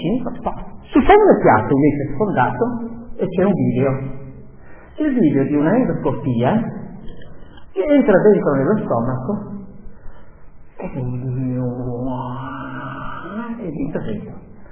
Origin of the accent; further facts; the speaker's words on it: Austria; perché in Veneto si dice così, ma io non sono Veneto, sono altro, sono austriaco